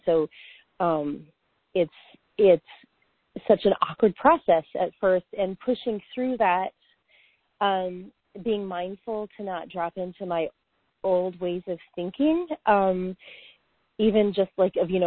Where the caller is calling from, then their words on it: Springfield, United States; I'm calling from Springfield.